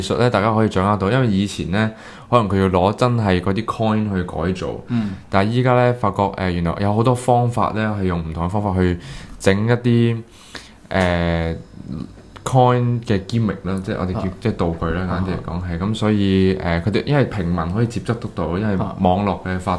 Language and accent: Cantonese; China; 我哋自己都好氣憤嘅，即係作為中國人一部分。